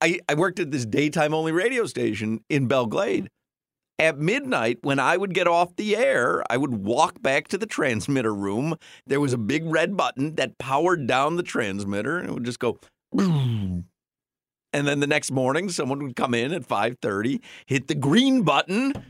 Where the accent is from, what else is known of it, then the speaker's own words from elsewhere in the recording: Chicago, Illinois, United States; It used to be, you know, I guess Johnny Carson, I grew up in Chicago, so Johnny Carson came on at 10:30.